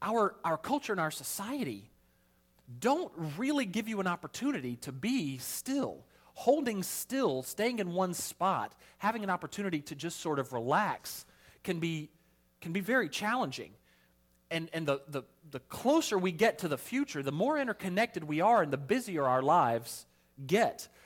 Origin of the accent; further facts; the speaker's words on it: the South, United States; I grew up in the South, and I can tell you that the pace just seems to be a little slower there.